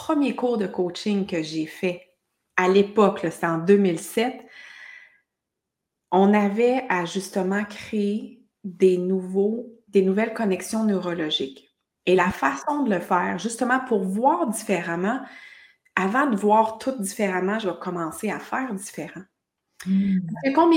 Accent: Quebec, Canada; now in Europe; Tu sais, toi, on est du Québec, moi, là, j'habite en Europe, mais on s'en va dans un autre pays

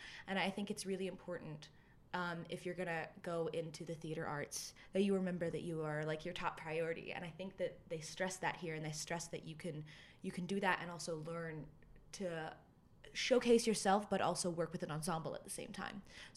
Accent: Raleigh, North Carolina, United States; I'm a rising senior musical theater major. I'm from Raleigh, North Carolina, and I came to Western Carolina specifically for the musical theater program.

